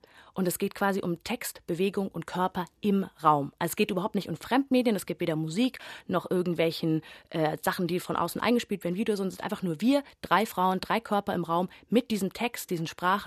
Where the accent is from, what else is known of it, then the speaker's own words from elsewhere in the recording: Bavaria, Germany; ich bin sogar tatsächlich in Bayern geboren. Aha. Und in Bayern auch aufgewachsen. Aber mein Großvater mütterlicherseits, der kam aus Ungarn.